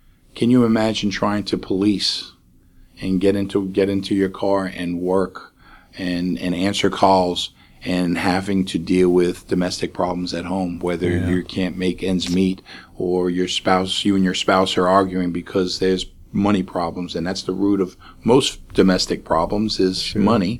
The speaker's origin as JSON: {"language": "English", "region": "New York", "country": "United States", "moved": "yes", "lives_now": "Slidell, United States", "said": "When my wife and I first moved here, or first seen Slidell, I mean, we're from New York, so originally."}